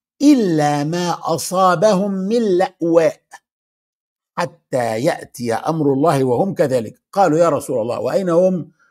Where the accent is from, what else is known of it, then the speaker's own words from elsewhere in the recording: Egypt; انا فلسطيني من اب وام مصريين، الى ان تتحرر فلسطين ارجع بقى تاني مصري بقى، انما قبل كده انا فلسطيني.